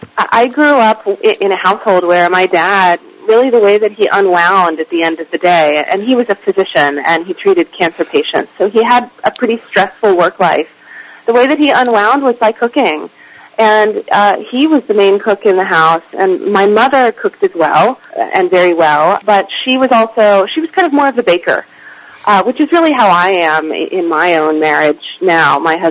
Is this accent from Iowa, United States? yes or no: no; Oklahoma, United States; Yeah, well, I grew up with wonderful beef in Oklahoma